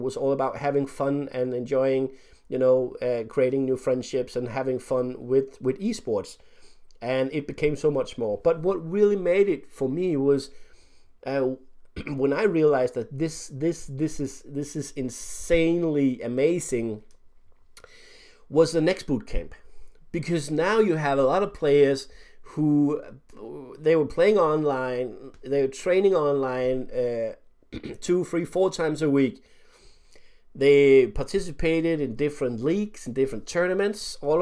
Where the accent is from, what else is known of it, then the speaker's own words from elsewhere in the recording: Denmark; I'm from Denmark, so this is where my story takes place.